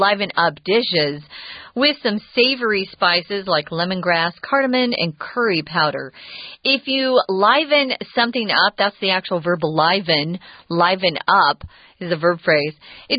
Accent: United States; I grew up in America, so I think of eating utensils as Western.

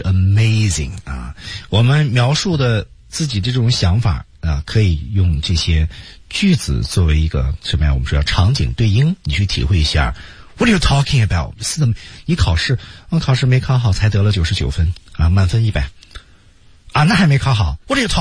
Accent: China; 我们中国人用的和外国人用的也不太一样

